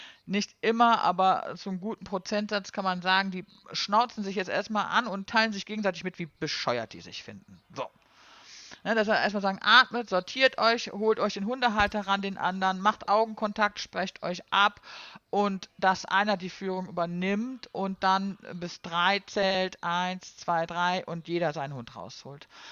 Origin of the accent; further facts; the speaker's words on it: North Rhine-Westphalia, Germany; born there; ich gebürtiger Ruhrpottler, ne?